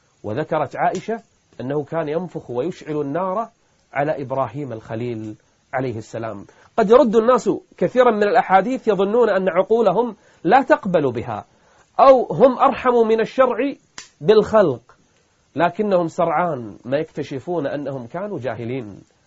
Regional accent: Kuwait; accent: Kuwaiti; أو إحنا بلهجتنا الكويتية نسميه البرعصي

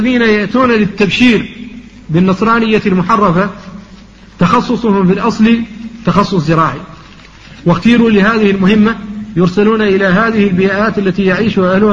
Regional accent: Mauritania; مشكلة المياه في الحوض الشرقي عندنا في موريتانيا

